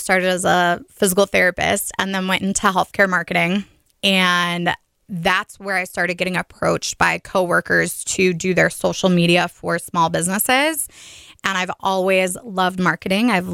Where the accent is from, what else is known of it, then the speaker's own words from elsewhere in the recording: Belvedere, United States; I was raised in Belvedere. So I've lived out here basically my whole life.